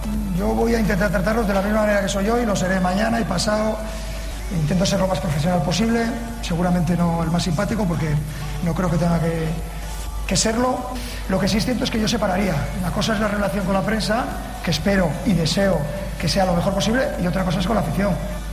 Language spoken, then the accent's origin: Spanish; Gijón, Asturias, Spain; Yo me considero gijonés, asturiano, español y también catalán.